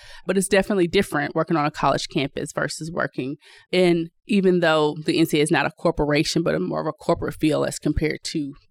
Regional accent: the South, United States; My pronouns are she and her. I'm a Southerner living this Midwest life.

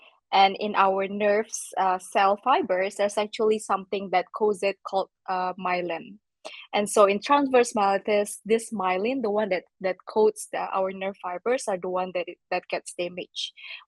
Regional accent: Indonesia; now in Estonia; I am actually from Indonesia, but I'm currently living and working in Estonia.

